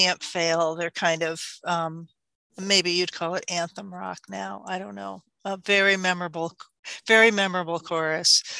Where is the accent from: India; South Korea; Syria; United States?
United States; Plattsburgh, New York; moved away as an adult; I grew up in Plattsburgh and left there in 1982 when I went off to college.